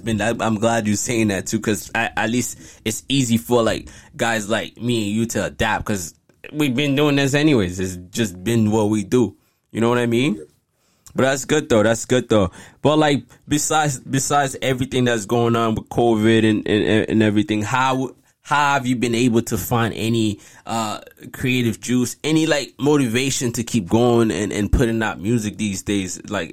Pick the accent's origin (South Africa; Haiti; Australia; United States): Haiti; To me, I was born in Haiti, right? So when I was raised in Haiti, the first hip-hop song I heard was